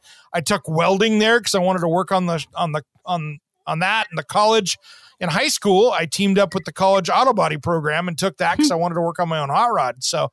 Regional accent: Tri-Cities, Washington, United States; I grew up in Eastern Washington in the Tri-Cities, and we've got a radio station over there, KLNA, and they did a really good job.

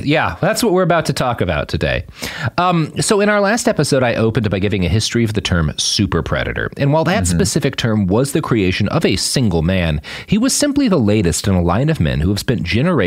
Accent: Texas, United States; Yeah, you know it is indelibly printed on my soul. There's all sorts of things about me that are very deeply Texan, but like, totally.

